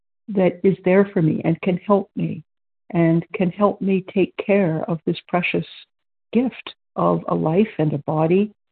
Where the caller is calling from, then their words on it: Ontario, Canada; recovered, grateful, compulsive overeater in Ontario, Canada.